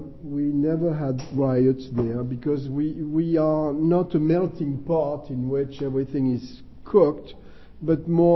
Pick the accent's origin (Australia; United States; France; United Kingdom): France; accent: French; English is a second language; Well, I'm French. I'm American also, but I'm French. And because I'm French and because I have my accent